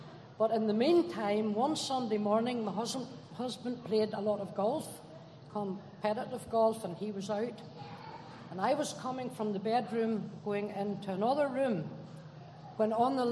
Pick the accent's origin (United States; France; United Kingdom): United Kingdom; Northern Ireland; born there; I was born in Northern Ireland on a farm.